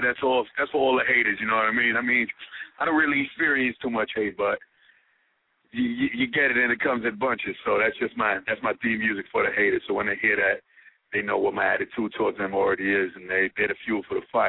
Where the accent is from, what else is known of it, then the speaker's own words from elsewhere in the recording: Staten Island, New York, United States; also born or lived in Brooklyn; Well, I'm coming from Staten Island, New York. Raised out here. I was born out in Brooklyn.